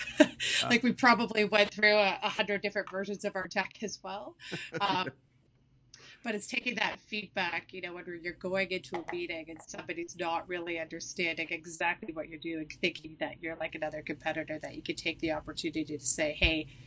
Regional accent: Toronto, Ontario, Canada; I'm from Toronto.

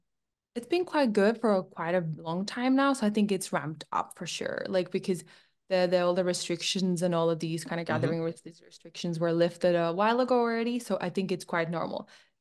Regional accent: Finland; English is a second language; now in Zurich, Switzerland; I am from Finland originally, living in Zurich, Switzerland nowadays.

